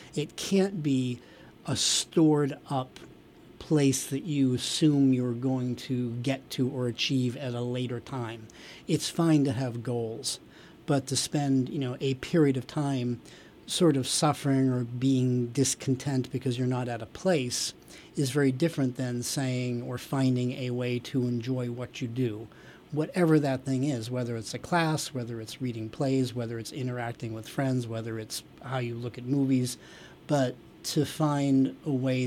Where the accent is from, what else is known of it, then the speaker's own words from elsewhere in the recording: Maine, United States; I'm actually from Maine originally.